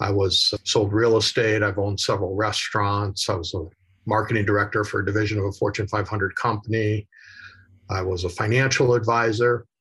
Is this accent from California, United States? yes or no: no; Chicago, Illinois, United States; I'm originally from Chicago, and I started traveling quite a bit when I was fairly young in high school.